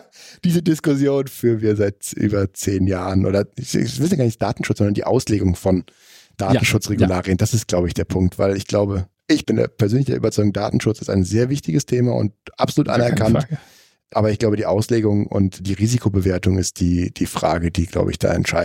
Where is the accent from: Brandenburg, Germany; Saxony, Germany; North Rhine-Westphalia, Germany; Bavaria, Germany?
North Rhine-Westphalia, Germany; ich komme aus dem Rheinland